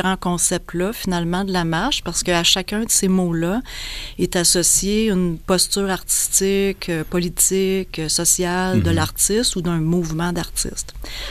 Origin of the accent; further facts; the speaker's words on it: Quebec, Canada; il y avait un bois derrière chez moi en Gaspésie. J'étais toute jeune et puis je jouais dans le bois